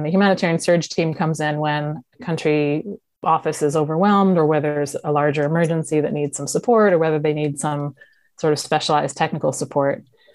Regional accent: Bridgewater, New Jersey, United States; now in West Orange, United States; I grew up in Bridgewater. Yes. Now I live in West Orange, Essex County. So I'm from Somerset County to Essex County.

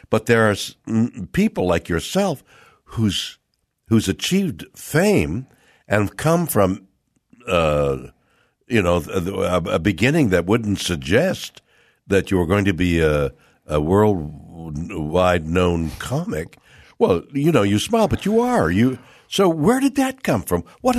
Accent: Canada; I'm a Canadian. I'm here. I have an opinion.

